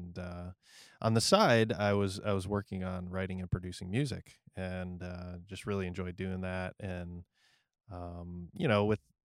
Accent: Canton, Ohio, United States; I'm from Canton, Ohio. Known for the Professional Football Hall of Fame, and that's about it.

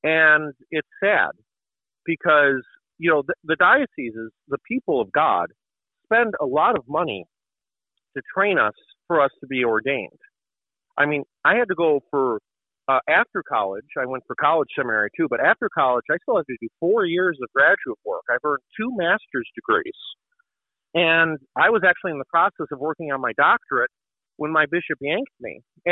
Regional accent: Chicago Heights, Illinois, United States; born there; now in Rockford, United States; So I was born in Chicago Heights, Illinois.

